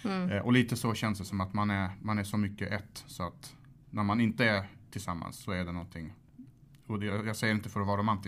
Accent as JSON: {"language": "Swedish", "town": "Malmö", "region": "Skåne", "country": "Sweden", "tie": "born or raised there", "said": "vi växte som sagt upp i förorten och där finns liksom där jag växte upp i Rosengård"}